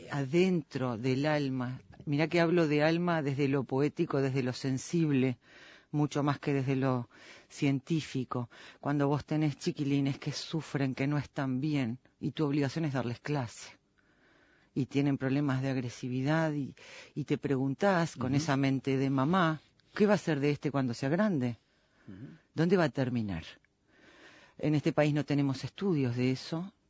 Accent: Montevideo, Uruguay; No, yo soy de Montevideo.

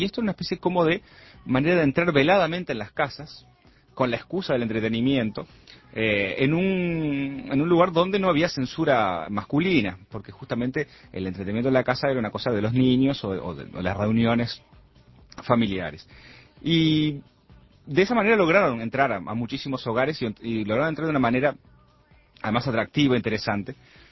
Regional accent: Uruguay; para nosotros como uruguayos

